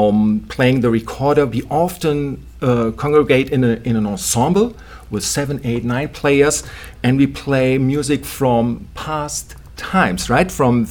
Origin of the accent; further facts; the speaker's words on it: Germany; English is a second language; moved away as an adult; also born or lived in Netherlands; I grew up in Germany, as I said, and then I went to the Netherlands and studied music